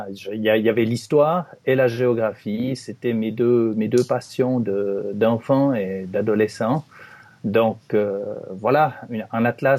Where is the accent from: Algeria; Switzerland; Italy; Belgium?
Switzerland; Neuchâtel; now in Yverdon, Switzerland; je suis né en 1954. J'ai grandi à Auvergne, près de Neuchâtel. Mmh. Puis j'ai vécu dans différents endroits de Suisse et un petit peu en France aussi. Et je me suis établi depuis bientôt 30 ans à Yverdon.